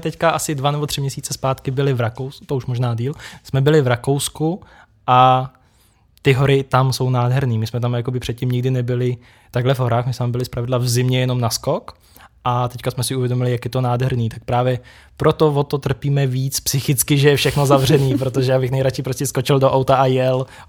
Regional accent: Krkonoše, Czechia; A my jsme jakoby milovníci hor, samozřejmě my jsme z Krkonoš, takže my to máme prostě jako v nás.

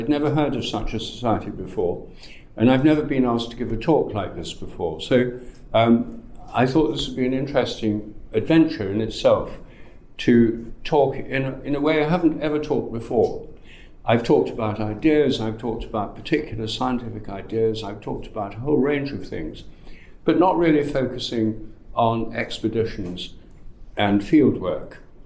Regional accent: England, United Kingdom; I'm English and my ancestors were probably hunter-gatherers about 3,000 years ago.

